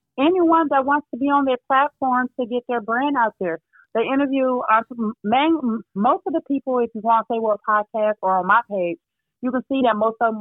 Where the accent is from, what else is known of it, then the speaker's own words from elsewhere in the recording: Detroit, Michigan, United States; Well, as a child, I grew up in Detroit, Michigan, and also a small city called Highland Park, Michigan.